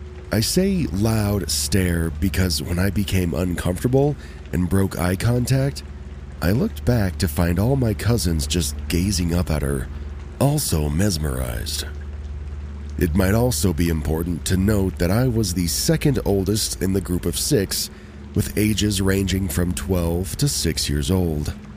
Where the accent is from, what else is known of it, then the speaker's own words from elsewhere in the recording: Texas, United States; also born or lived in Los Angeles, California; I'm originally from California. My entire family resides in Los Angeles. Unfortunately, or maybe fortunately, we moved when I was about 2 to a small town in Texas. So, as I like to say, I'm a Cali-made, Texas-raised.